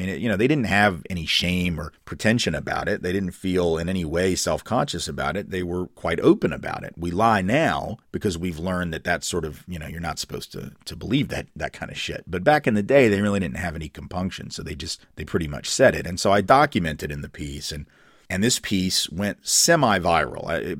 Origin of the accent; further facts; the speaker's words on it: the South, United States; I talked about it as a Southerner.